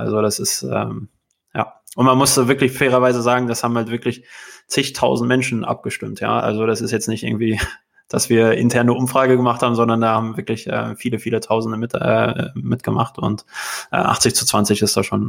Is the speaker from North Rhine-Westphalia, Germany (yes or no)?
yes; Dortmund, North Rhine-Westphalia, Germany; Also ich komme ja hier aus Dortmund